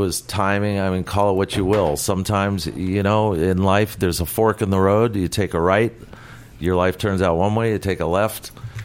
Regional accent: New York City, New York, United States; Queens, New York.

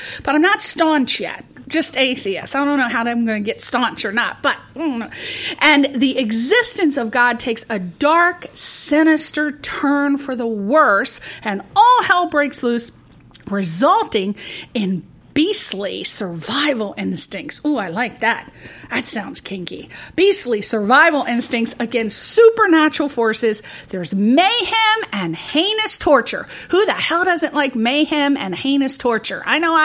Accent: Connecticut, United States; But, hey, I'm a neighbor. I'm from Connecticut.

